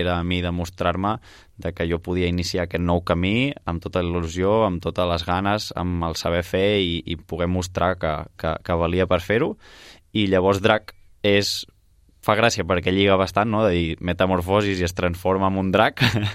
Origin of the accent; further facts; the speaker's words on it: Manresa, Catalonia, Spain; now in Barcelona, Spain; jo sóc de Manresa i ara estic vivint a Barcelona